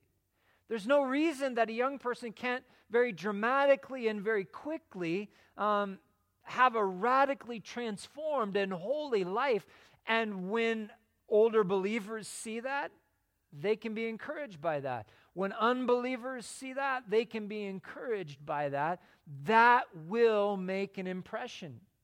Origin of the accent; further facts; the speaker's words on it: West Coast, United States; now in Colorado, United States; It's been 26 years now since we moved to Colorado from the West Coast. And I grew up near the ocean and surfing.